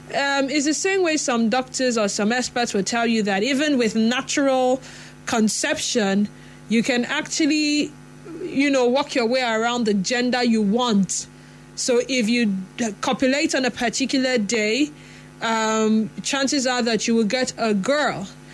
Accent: Port Harcourt, Rivers, Nigeria; from Port Harcourt.

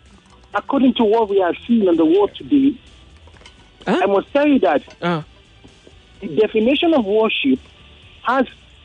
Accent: Abuja, Federal Capital Territory, Nigeria; I'm from Abuja.

